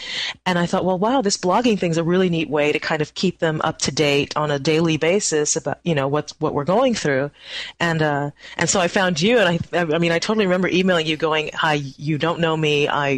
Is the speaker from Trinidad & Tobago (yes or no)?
yes; Trinidad & Tobago; I'm obviously from Trinidad and my husband's English, and we were living in Texas at the time